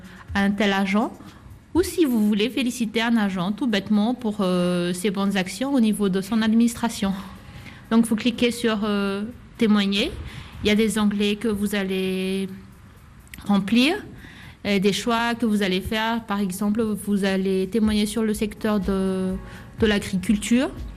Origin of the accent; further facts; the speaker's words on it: Madagascar; je suis de Madagascar